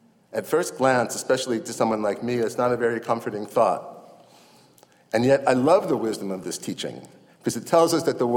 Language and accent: English; Brooklyn, New York, United States; I grew up in Brooklyn, New York. I was raised Jewish.